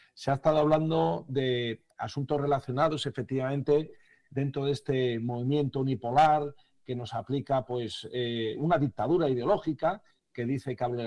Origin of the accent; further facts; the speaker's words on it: Spain; en concreto en mi país, en España